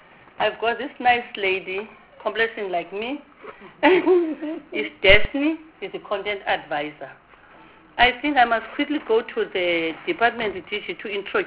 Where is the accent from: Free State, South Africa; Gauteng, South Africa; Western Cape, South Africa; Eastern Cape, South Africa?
Eastern Cape, South Africa; So I'm from the Eastern Cape ANC member.